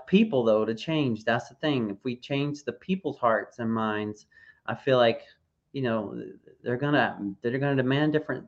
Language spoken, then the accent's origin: English; United States; because you know I'm an American, obviously, and I'm very patriotic. I love our country